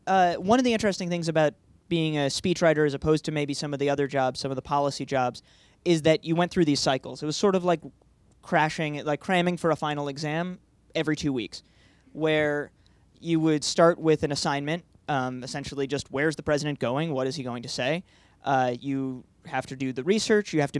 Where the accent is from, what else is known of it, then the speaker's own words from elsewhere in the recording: New York City, New York, United States; Well, I grew up in New York City, so we didn't drive. But I went to Stand Up New York, which is a couple blocks from where I grew up.